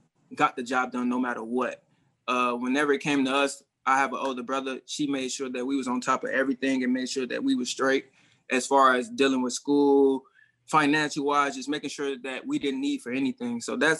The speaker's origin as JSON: {"language": "English", "town": "Chicago", "region": "Illinois", "country": "United States", "tie": "born or raised there", "said": "Growing up in Chicago, south side, I pretty much like to hang around friends, be outside just hanging out, having fun, doing what kids do, pretty much."}